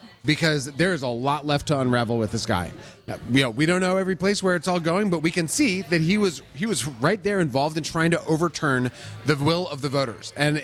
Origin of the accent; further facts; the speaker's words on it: United States; It's also fundamentally offensive to me as an American.